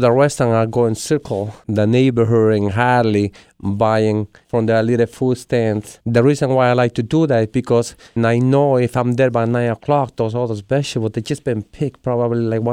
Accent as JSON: {"language": "English", "country": "El Salvador", "moved": "as an adult", "said": "I came from El Salvador when I was 18, but, you know, we both came from different countries."}